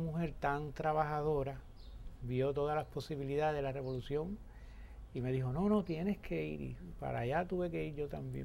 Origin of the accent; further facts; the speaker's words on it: Havana, Cuba; yo no había salido de La Habana. Yo nací y me crié en La Habana Vieja, pero yo no sabía, yo no había salido muy mucho de ahí.